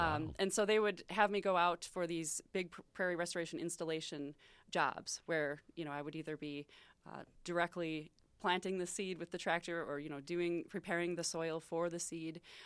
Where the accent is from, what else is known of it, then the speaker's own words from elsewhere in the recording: Racine, Wisconsin, United States; I was born and raised in Racine, just north of here, rather, and I went to college at UW-Whitewater